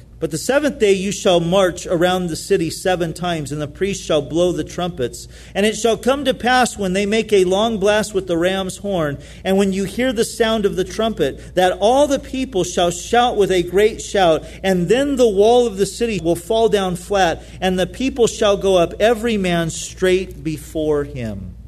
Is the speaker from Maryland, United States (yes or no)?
no; California, United States; I grew up in Orange County. That's where I lived most of my life until I moved down here.